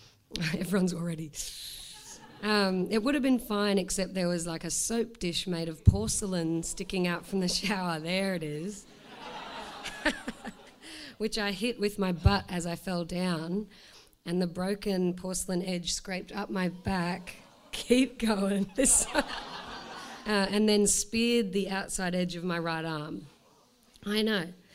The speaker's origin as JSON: {"language": "English", "country": "Australia", "said": "And I was high on painkillers by this stage and apparently said to the doctors, \"I'm Australian, I know what I'm doing.\""}